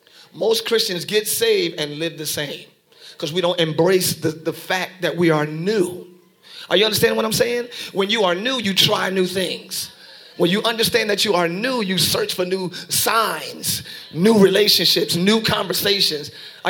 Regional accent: New Jersey, United States; I'm from Jersey. I moved to a new place. I don't expect any of the same company here. I left that for a reason.

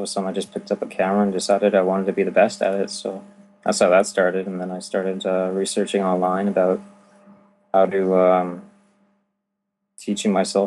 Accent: Fort Smith, Northwest Territories, Canada; also born or lived in Alberta; I grew up here in Fort Smith about 18 years, and then I moved away to go to school. In Alberta.

